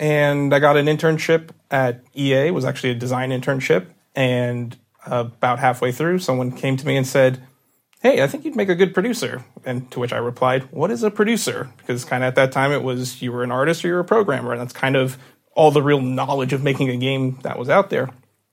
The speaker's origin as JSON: {"language": "English", "region": "Florida", "country": "United States", "tie": "born or raised there", "said": "In South Florida."}